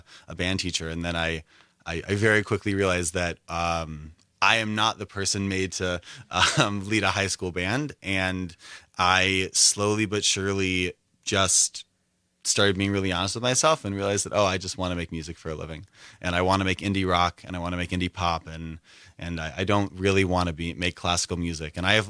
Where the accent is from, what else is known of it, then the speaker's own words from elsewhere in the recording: Skokie, Illinois, United States; it's Skokie, S-K-O-I-K-I-E. I would argue that I can say I'm from Chicago, but okay.